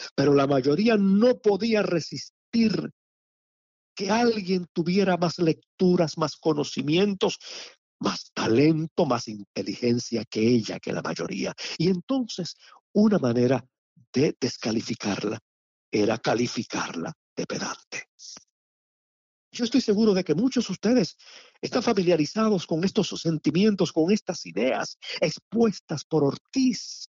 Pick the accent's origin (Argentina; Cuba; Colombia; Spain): Cuba; yo recuerdo mi niñez en Cuba